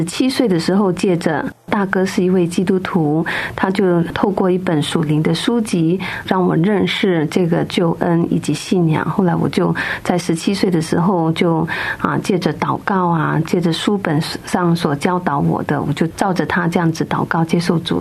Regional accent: Philippines; also born or lived in Hong Kong; 我是在菲律宾出生，小时候有大概7年的时间在香港读书，住在那边，然后后来又移民到菲律宾，长期居留在那里。

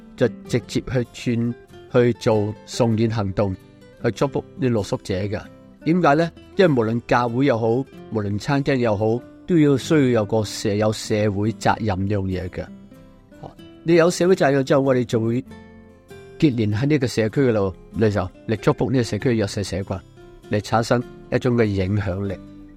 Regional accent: London, United Kingdom; 因为我嚟自伦敦啊，咁我都想跑翻一次伦敦马啦。

